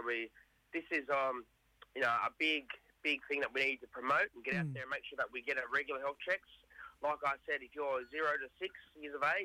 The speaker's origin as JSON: {"language": "English", "town": "Sydney", "region": "New South Wales", "country": "Australia", "tie": "born or raised there", "said": "But myself, I'm born and bred on Gadigal country here in Sydney."}